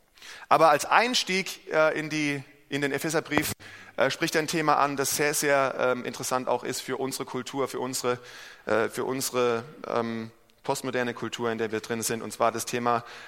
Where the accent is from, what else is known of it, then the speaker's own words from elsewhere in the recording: Germany; dann sage ich erstmal, ich bin Deutscher, ich bin Lehrer, ich bin Gemeindeleiter, ich bin Ehemann, ich bin Vater.